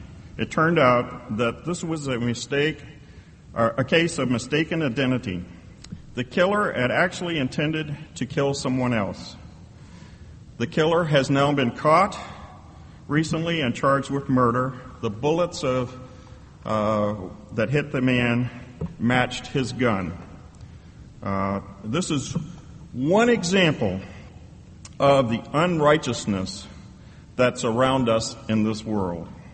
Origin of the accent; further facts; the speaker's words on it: Pennsylvania, United States; As he said, I'm from Pennsylvania, actually from central Pennsylvania, where there's mountains and valleys.